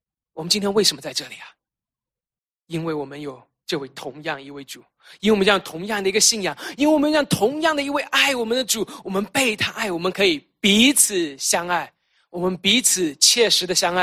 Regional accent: China; 我们中国人我们大陆比较喜欢用的是110多米

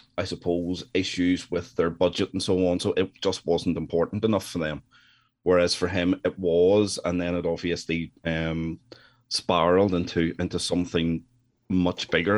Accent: Northern Ireland, United Kingdom; obviously, I'm from Northern Ireland. We know what Northern Ireland is most famous for in terms of its history, its troubled history.

